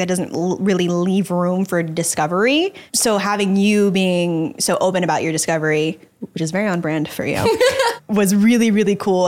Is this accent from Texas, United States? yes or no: yes; Dallas, Texas, United States; And I grew up in Dallas, Texas, which is a primarily white place to live in the particular city that I lived in.